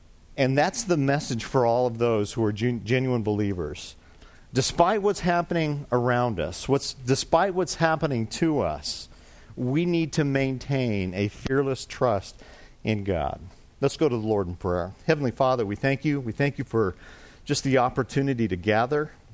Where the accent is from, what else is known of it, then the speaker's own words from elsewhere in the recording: Colorado, United States; And, you know, I grew up in Colorado. I lived in Colorado, but it's been 20 years since I've been there.